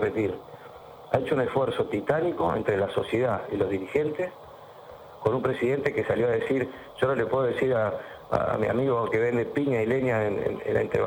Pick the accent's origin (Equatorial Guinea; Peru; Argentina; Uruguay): Argentina; Pero como soy argentino lo puedo decir, sin pelo en la lengua lo digo.